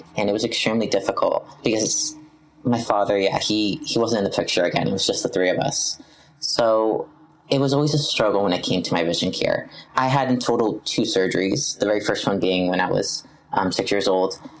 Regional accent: Flemington, New Jersey, United States; Like you said … I'm from Flemington, New Jersey.

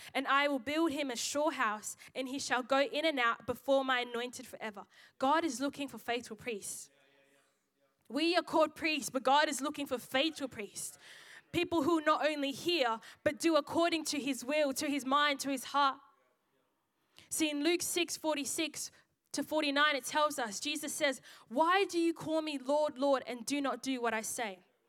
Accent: Zimbabwe; born there; I was born in Zimbabwe, so I claim Zim. I'm not Shona, but I claim Zim. But my dad, originally, we're from Congo.

